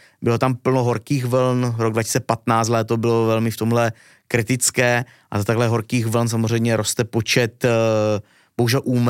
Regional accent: South Moravian Region, Czechia; Třeba 19. století bylo i tady třeba u nás na Jižní Moravě

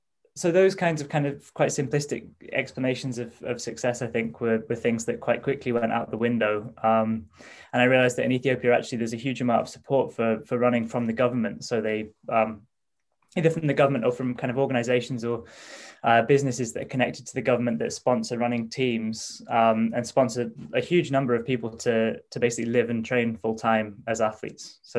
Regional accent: North East England, United Kingdom; So I was interested in growing up in the Northeast

